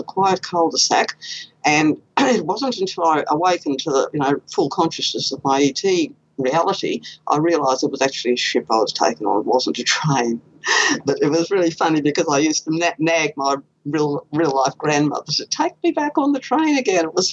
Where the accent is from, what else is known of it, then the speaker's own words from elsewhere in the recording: Queensland, Australia; born there; Okay, well, I was born here in Queensland